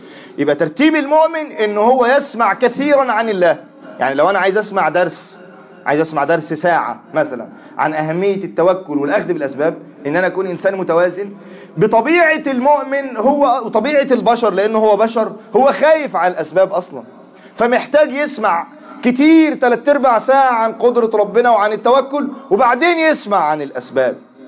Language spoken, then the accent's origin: Arabic; Egypt; اللهم اجعل بلدنا مصر بلدا أمانا، سخاء رخاء